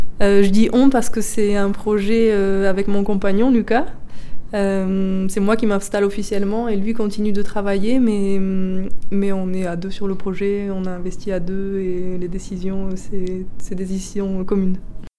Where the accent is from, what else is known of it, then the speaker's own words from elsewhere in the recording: Saint-Antonin, France; c'est à ce moment-là que je suis rentrée dans mon village natal à Saint-Antonin.